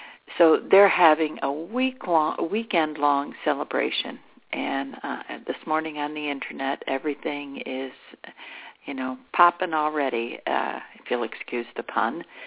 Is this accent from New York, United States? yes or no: yes; Endicott, New York, United States; born there; also born or lived in Ithaca; I think I've mentioned before that I wasn't born in Ithaca, New York. I was born in Endicott, New York, but it's very close by. And I lived a good deal of my life in Ithaca.